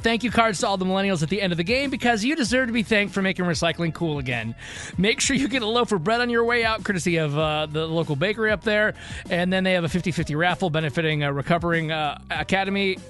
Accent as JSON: {"language": "English", "region": "Michigan", "country": "United States", "tie": "born or raised there", "said": "I grew up in Michigan, and I met my wife when I lived on the west side of that state."}